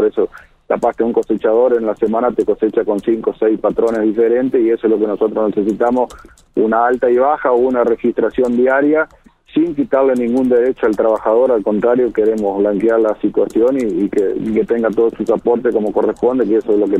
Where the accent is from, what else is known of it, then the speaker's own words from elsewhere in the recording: Chajarí, Entre Ríos, Argentina; No, yo soy de Chajarí, Departamento Federación.